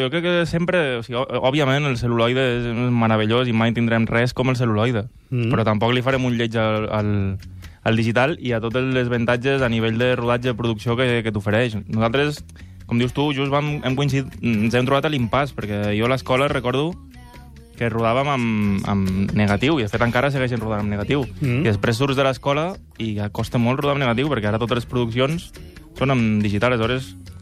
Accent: Lleida, Catalonia, Spain; also born or lived in Barcelona; Jo vaig néixer a Barcelona, però he viscut fins als 18 anys a Lleida, al Ferraz.

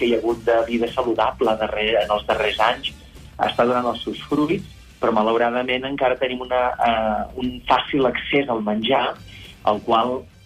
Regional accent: Calella, Catalonia, Spain; Jo soc de Calella de la Costa.

